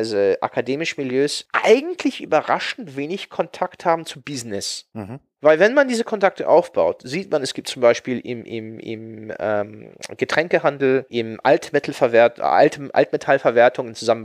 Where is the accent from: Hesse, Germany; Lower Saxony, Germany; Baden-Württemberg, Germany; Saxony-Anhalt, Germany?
Lower Saxony, Germany; Hanover; Das ist meine Heimatstadt Hannover